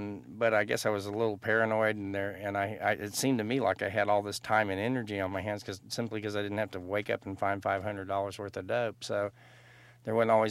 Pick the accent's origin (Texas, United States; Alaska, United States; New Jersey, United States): Texas, United States; born or raised there